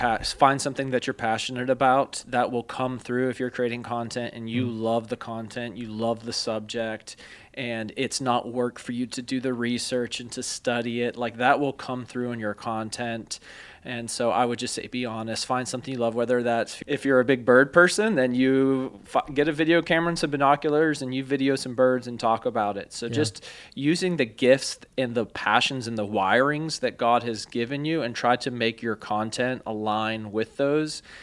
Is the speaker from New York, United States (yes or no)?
no; Georgia, United States; I grew up in Georgia, and we lived in the suburbs of Atlanta, but there was a creek that went through our neighborhood.